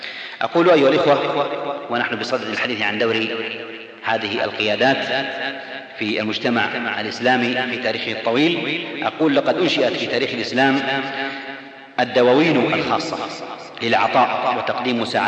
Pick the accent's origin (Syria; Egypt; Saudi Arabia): Saudi Arabia